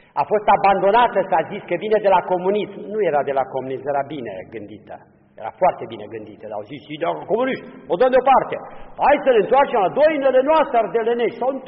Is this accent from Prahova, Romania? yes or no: no; Făgăraș, Brașov County, Romania; Eu nu pot suporta ca la Făgăraș să cânte fiecare pe limba lui. Sunt făgărășan, dar am altă regu